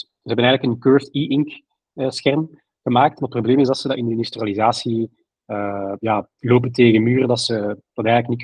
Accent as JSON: {"language": "Dutch", "country": "Belgium", "said": "En we zijn drie Belgen. We hebben altijd geprobeerd om uit België te bouwen"}